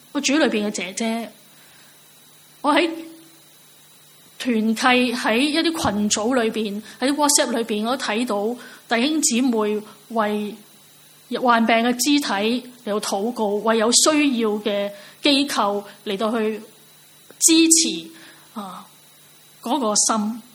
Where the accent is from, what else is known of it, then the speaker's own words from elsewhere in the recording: Hong Kong; 因为佢见到我系香港人